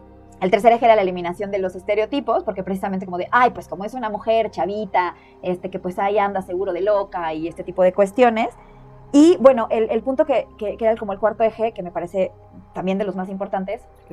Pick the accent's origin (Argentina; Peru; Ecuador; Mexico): Mexico; me parece terrible que en mi país asesinen a gente todos los días. Acá el punto es, ¿bajo qué contextos y por qué el contexto mexicano está favoreciendo que asesinen a mujeres